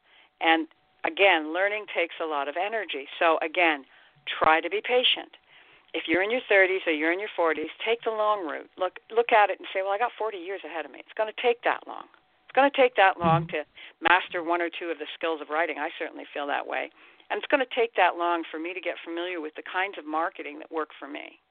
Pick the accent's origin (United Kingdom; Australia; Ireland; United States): Ireland; Every now and again, I'm Irish, I'm a writer, every now and again I drink way too much.